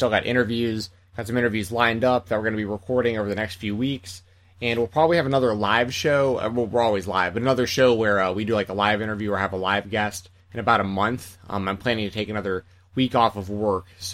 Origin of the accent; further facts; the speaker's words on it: Atlanta, Georgia, United States; It took place from my hometown in Atlanta, Georgia, from Center Stage, one of my favorite venues to watch wrestling.